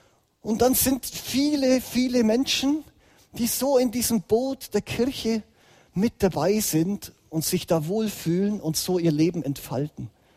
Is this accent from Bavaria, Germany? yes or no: yes; Bavaria, Germany; Ich hatte ein gläubiges Umfeld. Ich bin im Ostallgäu aufgewachsen, wo in den 80er Jahren die Welt noch relativ in Ordnung war. Genau, im schönen Ostallgäu.